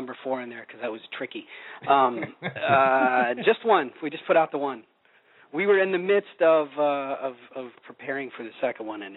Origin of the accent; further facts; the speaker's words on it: Oklahoma, United States; I grew up in Oklahoma